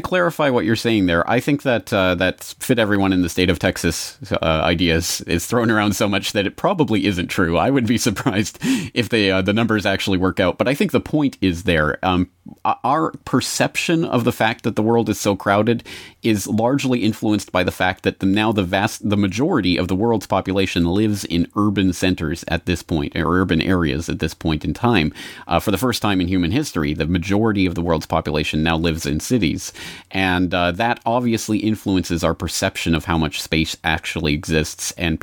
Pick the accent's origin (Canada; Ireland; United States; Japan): Canada; I'm from Canada. It's a huge country, but only 30 million people.